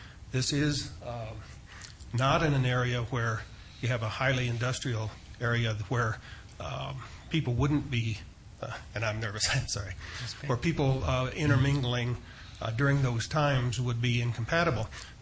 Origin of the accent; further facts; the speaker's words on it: Golden, Colorado, United States; I'm actually from Golden, Colorado.